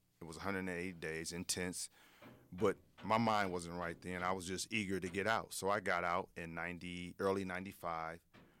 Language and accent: English; Racine, Wisconsin, United States; I grew up in Racine, Wisconsin. In my earlier years, I come from a dysfunctional home.